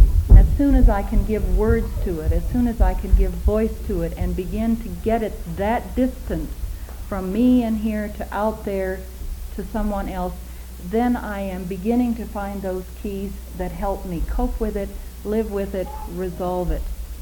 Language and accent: English; United States; I'm an American